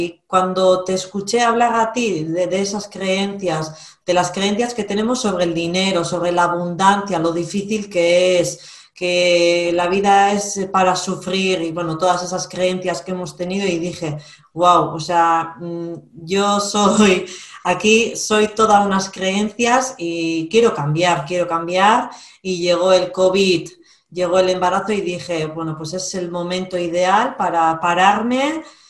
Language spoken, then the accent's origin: Spanish; Basque Country, Spain; now in Biscay, Spain; soy vasca, vivo en Vizcaya